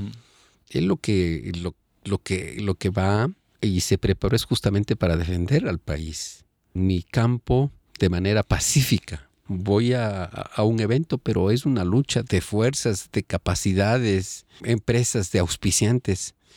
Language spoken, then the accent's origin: Spanish; Ecuador; yo soy ecuatoriano y estoy en las mismas condiciones o mejores condiciones que el resto.